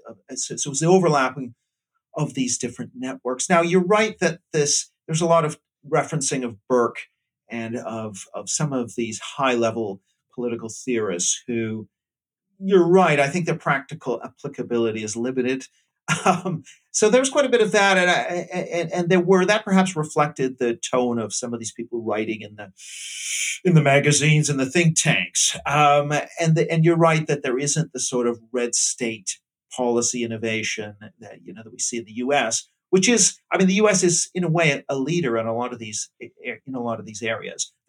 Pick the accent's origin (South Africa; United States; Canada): Canada; The UK, now I'm Canadian and Canada's the laggard and is doing the worst on all of this.